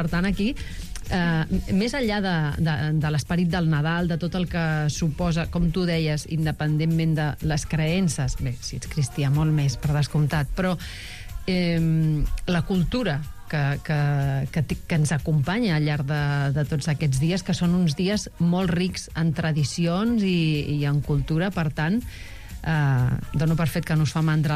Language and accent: Catalan; Girona, Catalonia, Spain; now in Barcelona, Spain; jo que sóc de Girona, que allà és el fanalet